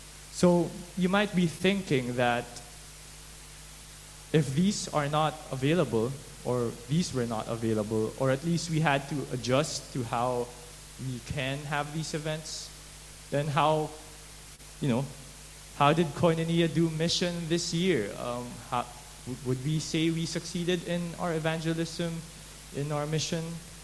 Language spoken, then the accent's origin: English; Philippines; from the Philippines.